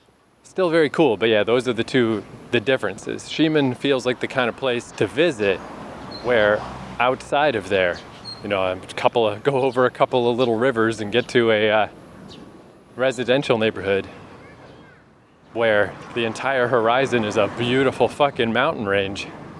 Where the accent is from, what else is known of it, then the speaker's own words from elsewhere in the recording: New Brunswick, Canada; But I'm from one of the smaller ones. I'm from New Brunswick, which is between Quebec, which is huge, and Nova Scotia, which is much smaller, but Nova Scotia is still way bigger than New Brunswick.